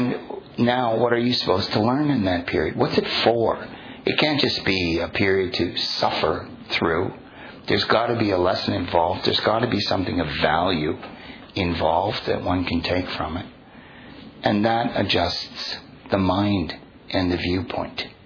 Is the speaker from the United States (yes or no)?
no; Canada; I was living in Canada. I was born and raised in Canada.